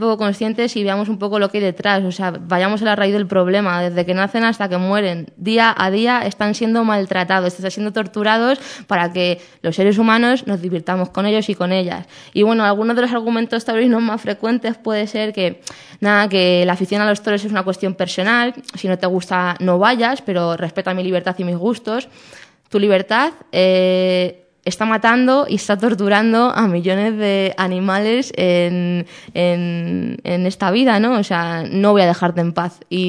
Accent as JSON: {"language": "Spanish", "town": "Leganés", "region": "Community of Madrid", "country": "Spain", "said": "somos de Leganés, estos de aquí en Raíces de Saúco."}